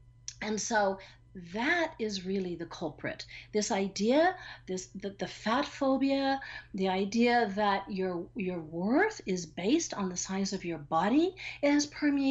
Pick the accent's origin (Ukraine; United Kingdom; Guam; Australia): Guam; because we grew up on Guam in the 50s and 60s